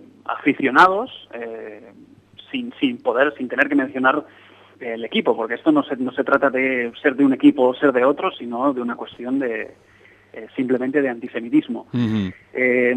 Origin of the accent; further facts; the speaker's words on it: Catalonia, Spain; somos judíos, somos catalanes, somos españoles y vivimos aquí